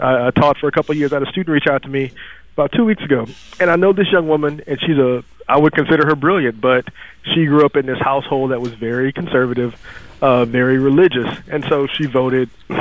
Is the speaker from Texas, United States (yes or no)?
yes; Texas, United States; Growing up in Texas, I remember when George W. Bush owned the Texas Rangers.